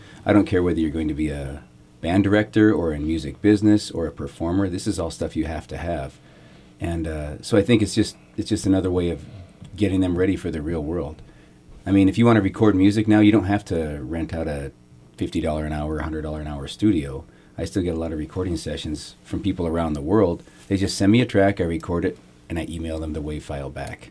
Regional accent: Malta, Montana, United States; also born or lived in Miles City; I was born in Miles City, grew up in Malta, went to college at MSU Billings, and wandered down to Los Angeles and other regions.

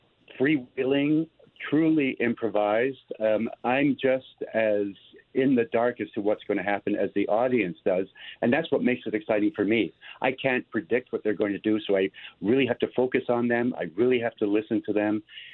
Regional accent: Canada; Oh, we're so Canadian.

